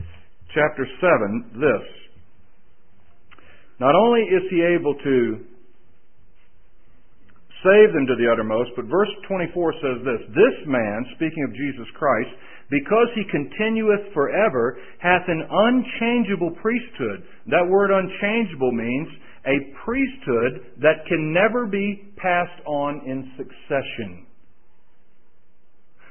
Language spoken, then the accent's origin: English; Florida, United States; Now, I'm from Florida, and it's an amazing thing.